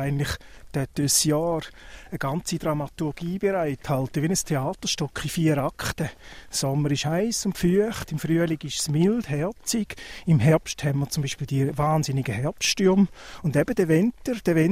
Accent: Appenzell, Switzerland; Also ich bin im Appenzellerland aufgewachsen, zu einer Zeit, wo es noch viel mehr Schnee hatte.

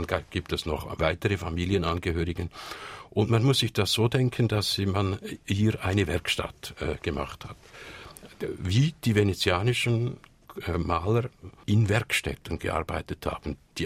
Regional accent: Kriens, Lucerne, Switzerland; Ich komme von Luzern. Ich bin in Kriens aufgewachsen.

